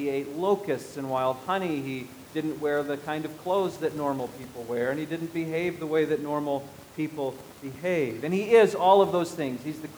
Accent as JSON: {"language": "English", "region": "California", "country": "United States", "tie": "born or raised there", "said": "I know because I grew up in California."}